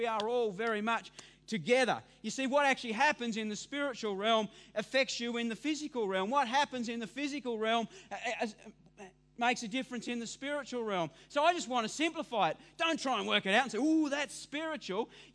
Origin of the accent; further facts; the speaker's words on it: Devonport, Tasmania, Australia; seemed so disconnected from the people that I grew up with in East Devonport